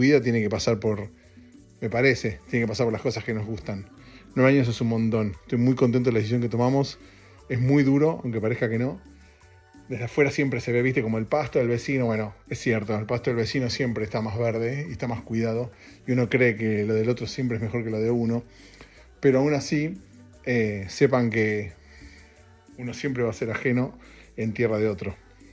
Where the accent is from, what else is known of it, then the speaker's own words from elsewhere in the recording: Argentina; moved away as an adult; now in Los Angeles, United States; Ayer se cumplieron 9 años desde que me mudé de Argentina a Los Ángeles.